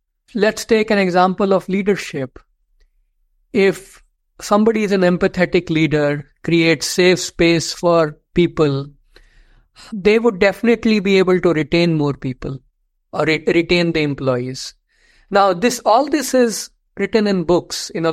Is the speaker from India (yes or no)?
yes; India; Growing up in India